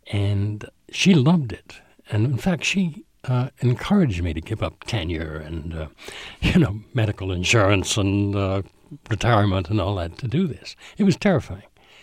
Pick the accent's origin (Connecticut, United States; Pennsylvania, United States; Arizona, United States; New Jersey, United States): Connecticut, United States; born there; I was born in Connecticut. My mother went to Bates College in Maine, where she met this Connecticut man, who was my father.